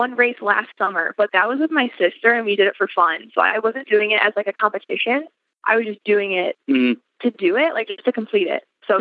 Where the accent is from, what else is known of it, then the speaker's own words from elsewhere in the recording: Chicago, Illinois, United States; So I'll be heading out west. I'm from Chicago, so that's like a pretty decent amount of travel for me.